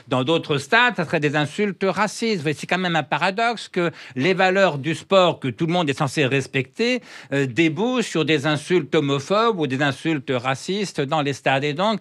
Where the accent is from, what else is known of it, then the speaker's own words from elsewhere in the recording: northern France, France; je suis de la France du Nord et qu'il y a peu de rugby dans la France du Nord.